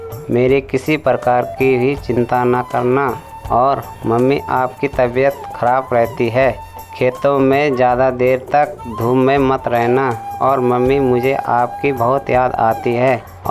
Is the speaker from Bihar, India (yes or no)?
no; Uttarakhand, India; मैं उत्तराखंड का रहने वाला हूँ। मेरे गांव का नाम ढोंड है।